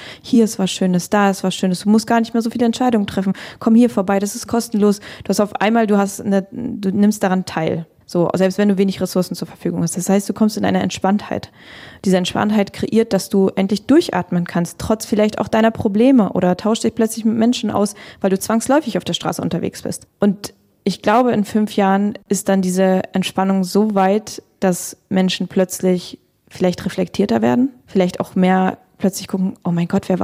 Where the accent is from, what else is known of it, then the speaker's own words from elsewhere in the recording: Kazakhstan; moved away; Ich bin in Kasachstan geboren, sowjetisch aufgewachsen, in einer deutschen Umgebung sozusagen.